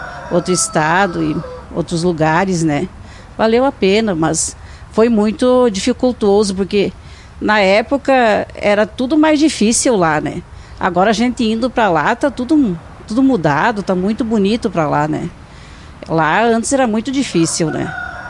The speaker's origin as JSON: {"language": "Portuguese", "town": "Mormaço", "region": "Rio Grande do Sul", "country": "Brazil", "tie": "born or raised there", "also_born_or_lived": "Mato Grosso", "moved": "as an adult", "said": "A minha infância foi lá no Mormaço. Eu saí de casa casada, né, com 18 anos e fomos embora para o Mato Grosso."}